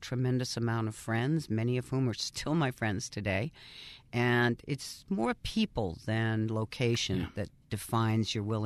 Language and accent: English; Munich, Bavaria, Germany; I came from Germany. I am the child of an American civilian in the Air Force and a German mother.